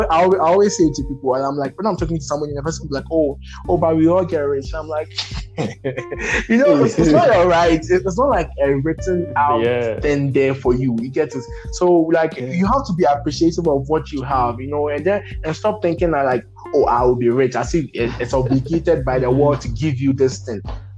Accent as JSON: {"language": "English", "country": "Ghana", "said": "because I'll say as a Ghanaian, you have three or two key transitions, DC, WASI, and then university."}